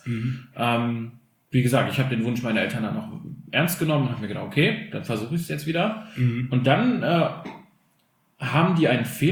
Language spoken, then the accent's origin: German; Germany; born there; first language Albanian; German is a second language; Ich bin 1990 dann in Deutschland geboren. Und meine Muttersprache ist Albanisch, und mit dieser Muttersprache bin ich auch aufgewachsen.